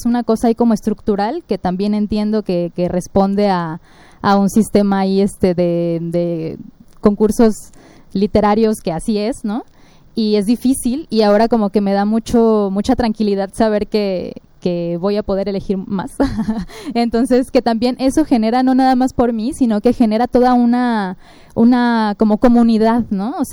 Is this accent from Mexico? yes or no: yes; Guadalajara, Jalisco, Mexico; yo soy de Guadalajara, muy orgullosa también de ser de la UDG, ¿no? Yo estudié prepa en UDG, universidad en UDG